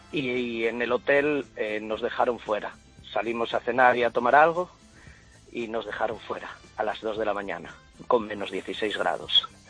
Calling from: Asturias, Spain; Bueno, soy de Asturias, pero quería comentar una situación que me pasó en Bratislava.

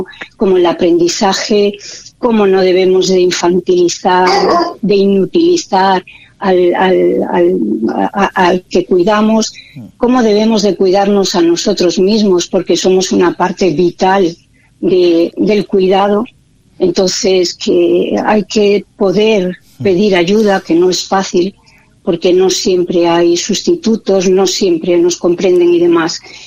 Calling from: Cantabria, Spain; Buenos días desde Cantabria.

